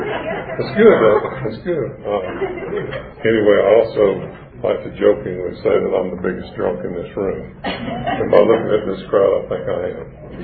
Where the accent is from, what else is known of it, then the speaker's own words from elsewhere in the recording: Forest Park, Georgia, United States; also born or lived in Griffin; I grew up in Forest Park, Georgia, right down by the airport. I was born in Griffin. My parents moved to Forest Park in 1964.